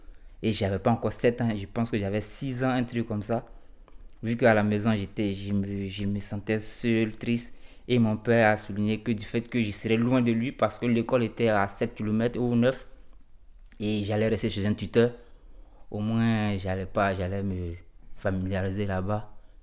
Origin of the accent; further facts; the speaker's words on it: Côte d’Ivoire; Je viens de la Côte d'Ivoire, c'est en Afrique de l'Ouest.